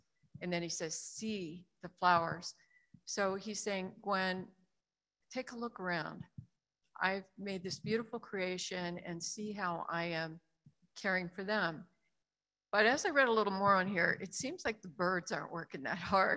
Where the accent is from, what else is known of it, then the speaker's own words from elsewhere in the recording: United States; And as an American middle income, I read that and it's like, I don't really worry about those things